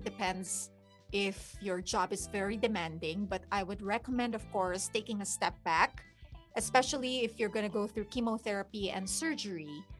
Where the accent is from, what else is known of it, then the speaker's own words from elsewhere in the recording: Spain; English is a second language; moved away as an adult; now in San Diego, United States; I was 36 years old and I was just starting in San Diego here in California. I came from Spain and living here